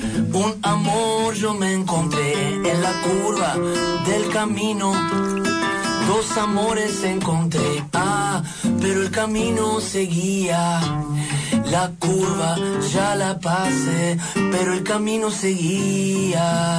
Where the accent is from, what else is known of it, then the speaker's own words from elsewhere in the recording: Uruguay; Portuguese is a second language; Eu gosto que se note que eu sou uruguaio.